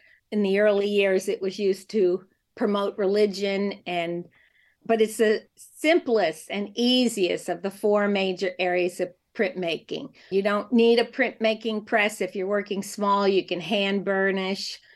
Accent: Queens, New York, United States; I mean, I grew up on Long Island in Queens, and we literally moved to the beach for like the whole summer.

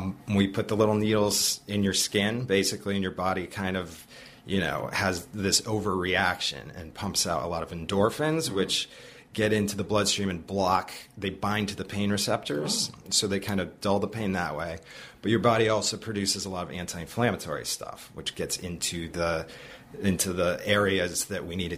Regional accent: Connecticut, United States; now in West Hartford, United States; We're both from Connecticut, and we moved back to start our practice here.

